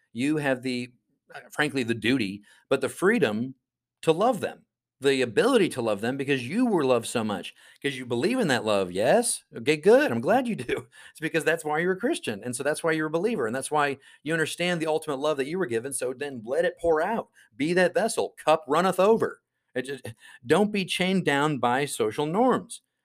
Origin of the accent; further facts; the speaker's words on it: United States; in the sense of I am an American, I do follow the laws.